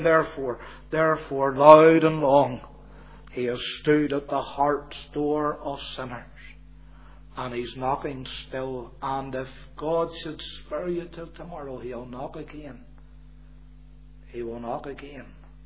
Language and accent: English; Belfast, Northern Ireland, United Kingdom; in the place where I grew up in East Belfast, the Baptist Church had a text, and it's still there after all these years.